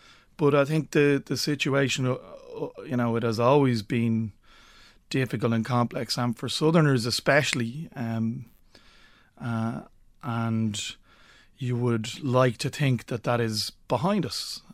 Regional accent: Ireland; I mean, we're Irish and we're great.

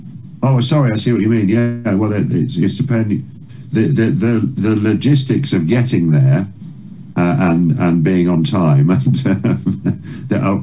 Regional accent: Carlisle, North West England, United Kingdom; born there; I was born in Carlisle, but I was raised in the British Navy.

